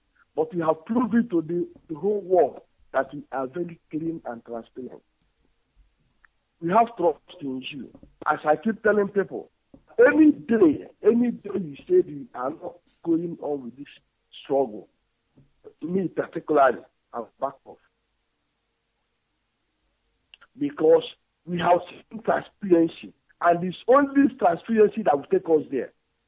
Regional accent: Ebonyi, Nigeria; now in Angola; I'm coming from Angola. I'm from Ishoko, my Nishu, on the Charuku government in Ebonyi State, Biafran land.

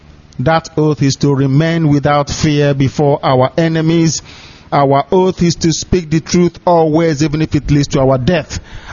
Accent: Ibeku, Abia, Nigeria; from Isiama Faruku Ibeku. That's where I come from. Ibeku is in Biafra land. I'm not from Omuahia.

